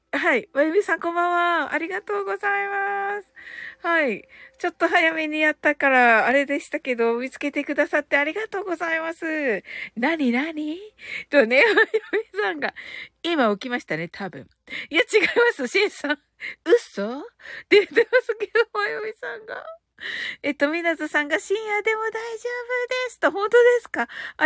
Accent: Kyushu, Japan; 私、九州人だけど、

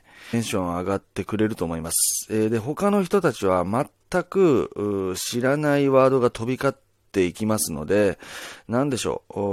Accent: Nagasaki, Japan; まずは、地元が近所、どのぐらい近所なんだろう、これ。

